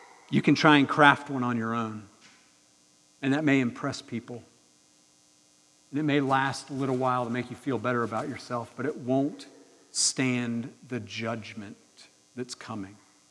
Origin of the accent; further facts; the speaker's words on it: Carlisle, Pennsylvania, United States; I grew up in Carlisle, Pennsylvania. I can't change that. It's where I was born. I spent the first 18 years of my life.